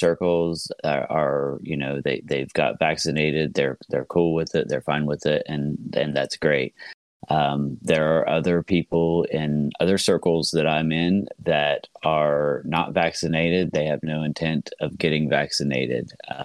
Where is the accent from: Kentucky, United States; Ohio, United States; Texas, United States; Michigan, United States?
Ohio, United States; I am from Southeast Ohio, which is a very rural area.